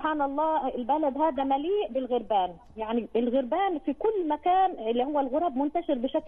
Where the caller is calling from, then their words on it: Islamabad, Islamabad Capital Territory, Pakistan; Arabic is a second language; أنا من إسلام أباد ولا من باكستان